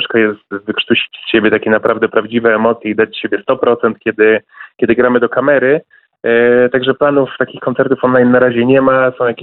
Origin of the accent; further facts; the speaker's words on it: Gorzów Wielkopolski, Lubusz Voivodeship, Poland; pochodzimy z jednego miasta, z Gorzowa Wielkopolskiego.